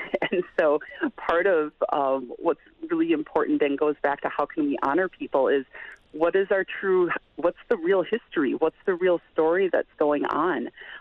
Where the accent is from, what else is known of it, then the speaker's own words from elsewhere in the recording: Wisconsin, United States; I'm a member of the United Nation in central Wisconsin. We don't have a huge population of Native folks. We're not close to any single, larger community.